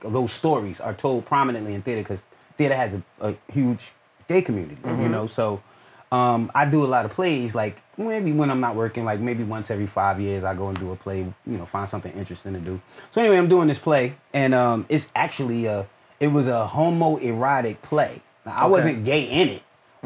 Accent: Newark, New Jersey, United States; I probably ended up sticking out more being that I'm from Newark, from Brick City, from where I am.

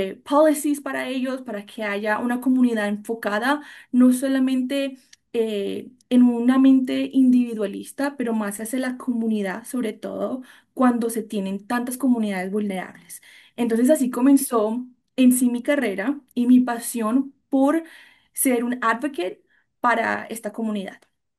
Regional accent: Villavicencio, Meta, Colombia; also born or lived in Bogotá; soy colombiana. Nací en Bogotá, pero me crié en una ciudad muy chiquitita en el sur de Colombia llamada Villavicencio.

